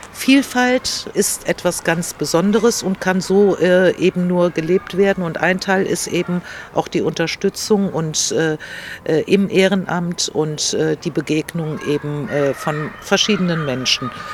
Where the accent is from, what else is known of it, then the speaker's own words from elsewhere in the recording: Greece; Ich komme ja aus Griechenland